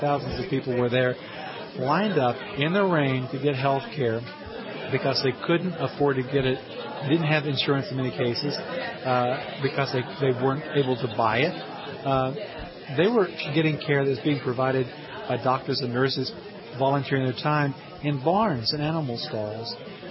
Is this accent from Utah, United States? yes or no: no; Tennessee, United States; I'm from Tennessee. I went back to visit family in the summer of 2007.